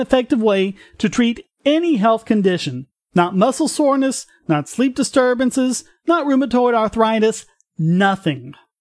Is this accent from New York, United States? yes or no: no; North Carolina, United States; And it also looks like my home state of North Carolina just took the first baby step towards legalizing medical marijuana.